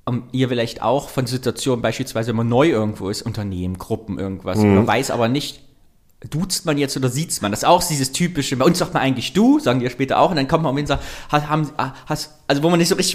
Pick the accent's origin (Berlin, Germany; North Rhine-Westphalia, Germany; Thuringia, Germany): Thuringia, Germany; ich als Thüringer